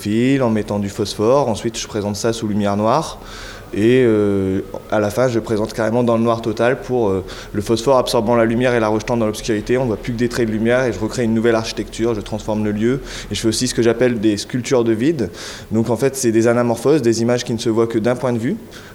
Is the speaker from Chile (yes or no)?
no; Calais, Hauts-de-France, France; à la base je viens de Calais